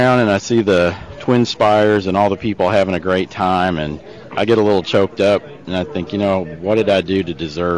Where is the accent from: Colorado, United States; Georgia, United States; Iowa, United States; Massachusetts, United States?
Iowa, United States; now in Louisville, United States; I came down from Iowa to study at the University of Louisville in their trumpet performance program.